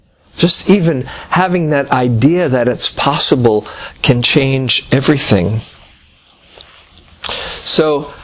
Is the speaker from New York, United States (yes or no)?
yes; New York, United States; and I was from New York, and he sounded like he was from New York too